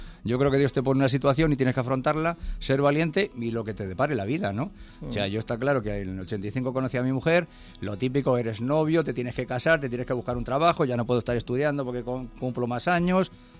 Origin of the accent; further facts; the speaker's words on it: Alalpardo, Community of Madrid, Spain; born there; Nací en Alalpardo.